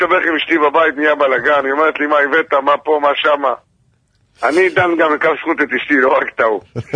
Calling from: Bnei Brak, Tel Aviv District, Israel; וואלה, בני ברק

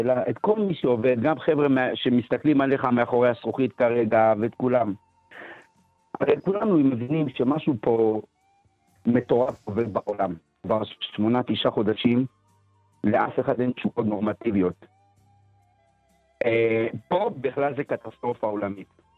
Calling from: Los Angeles, California, United States; אני מדבר מלוס אנג'לס, מקליפורניה.

